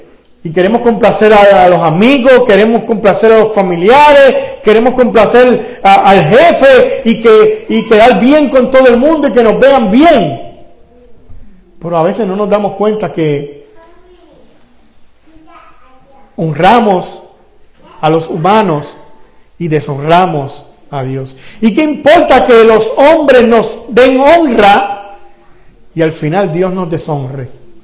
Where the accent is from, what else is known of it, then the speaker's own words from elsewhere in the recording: Puerto Rico; porque yo soy puertorriqueño, hablo un inglés malo y ellos hablan alemán